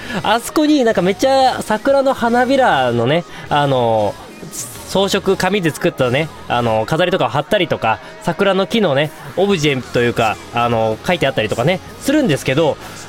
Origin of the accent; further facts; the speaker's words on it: Hokkaido, Japan; 私の地元ね、北海道はね、全く被らないんですけどね。